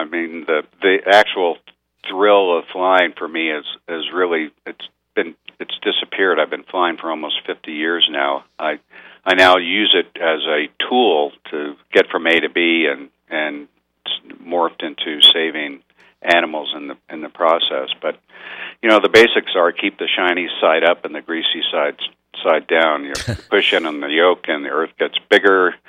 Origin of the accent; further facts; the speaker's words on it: New Jersey, United States; Yeah, interesting, because I was born and raised in New Jersey, of all places, and they have a driving age of 17.